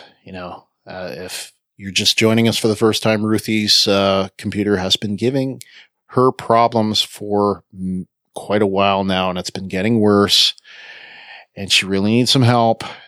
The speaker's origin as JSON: {"language": "English", "country": "Canada", "said": "I'm a Canadian. I can't vote yet. I'm not a citizen of this country yet."}